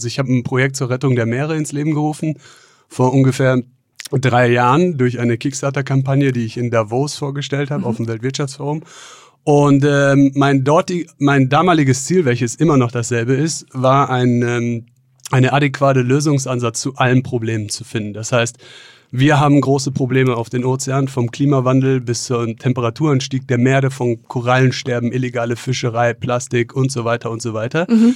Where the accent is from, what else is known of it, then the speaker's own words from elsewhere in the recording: Munich, Bavaria, Germany; Ich komme aus München